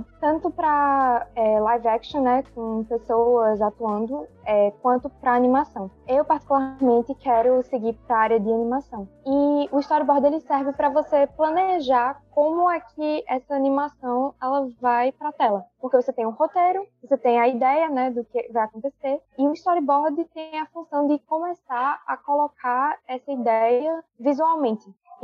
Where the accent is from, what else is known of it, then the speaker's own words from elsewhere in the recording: Caruaru, Pernambuco, Brazil; sou de Caruaru e eu faço storyboards.